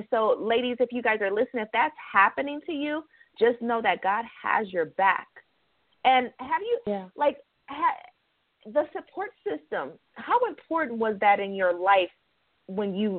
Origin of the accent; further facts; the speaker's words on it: Los Angeles, California, United States; because I'm coming, because I'm from Los Angeles, to your workshop